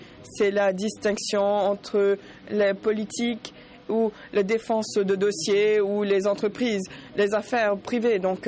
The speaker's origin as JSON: {"language": "French", "country": "France", "said": "je suis français."}